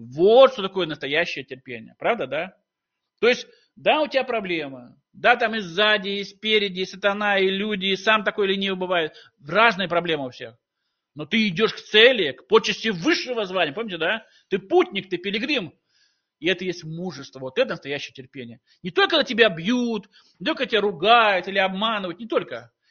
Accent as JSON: {"language": "Russian", "region": "Siberia", "country": "Russia", "said": "Ну и мы так тоже сибиряки. Мы очень терпеливы, правда?"}